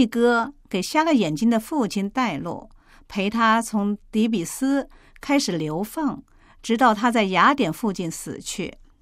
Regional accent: China; 自然法律这观念对我们中国人来说是极其生疏的

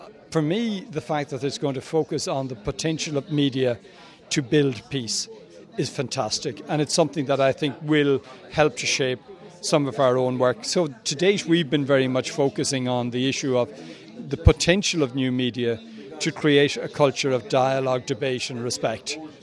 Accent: Ireland; I grew up in the Republic of Ireland, in the shadow of Northern Ireland, at a time when we had a lot of community strife and troubles, and very real troubles.

